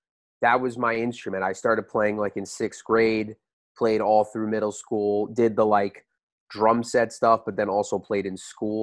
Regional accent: Long Island, New York, United States; I want to say I went once because I grew up on Long Island

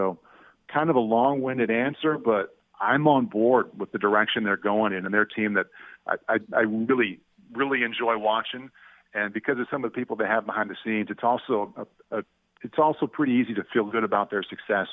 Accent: Midwest, United States; growing up in the Midwest in a state that didn't have an NFL team, like, I don't have a favorite team.

